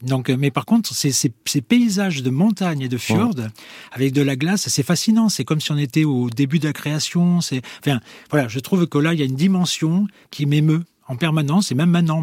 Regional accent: France; moved away as an adult; je suis parti à 23 ans de France.

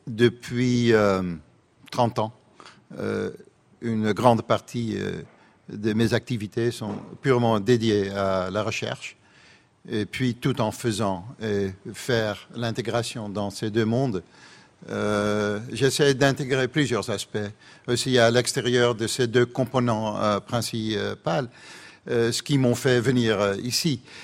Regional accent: Netherlands; first language Dutch; French is a second language; ma langue maternelle, en fait, est hollandais

